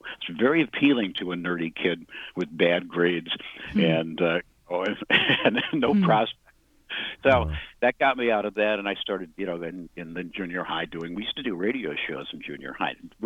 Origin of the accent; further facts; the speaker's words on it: Lansing, Illinois, United States; I grew up in Lansing, Illinois, which is way, way, way south, and my dad worked in a steel mill.